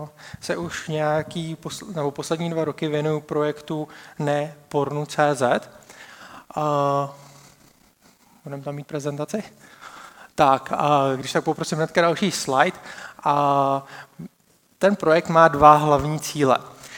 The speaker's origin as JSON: {"language": "Czech", "town": "Liberec", "region": "Liberec Region", "country": "Czechia", "lives_now": "Olomouc, Czechia", "said": "a pocházím teda z Liberce, znamená trošku daleko odsaď, ale už teďka nějakou dobu přes 6 let žijeme s manželkou v Olomouci."}